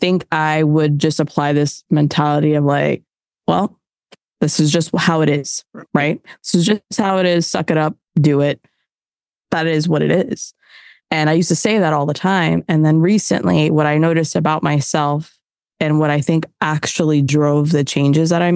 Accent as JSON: {"language": "English", "region": "New England", "country": "United States", "tie": "born or raised there", "said": "I grew up in New England too."}